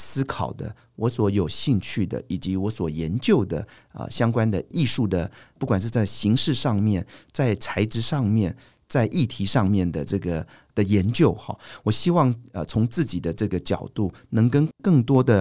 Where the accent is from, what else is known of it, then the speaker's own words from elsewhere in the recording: Taiwan; 我从那个时候出国到好多国家，好多的人看到我是台湾人